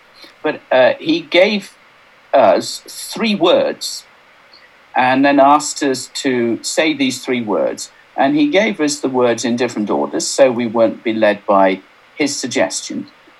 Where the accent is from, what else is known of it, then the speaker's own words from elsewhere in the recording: Chester, North West England, United Kingdom; born there; also born or lived in Hertfordshire; So I was born in Chester, but we moved around a lot. And I've lived both sides of the Pennines, up in the north, and then my family, my parents and my brother and I moved to Hertfordshire, where I finished my A-levels